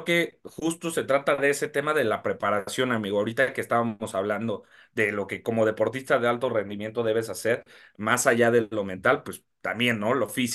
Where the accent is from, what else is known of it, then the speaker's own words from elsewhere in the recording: Mexico; creo que obviamente como mexicanos